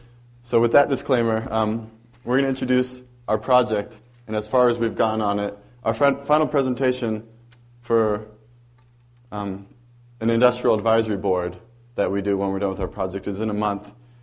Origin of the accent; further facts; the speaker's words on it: Hawaii, United States; Fortunately for me, I'm from Hawaii, and Hawaii's district just rolled out, and so I have a whole bunch of victims back at home that I can bug to test and to get it working.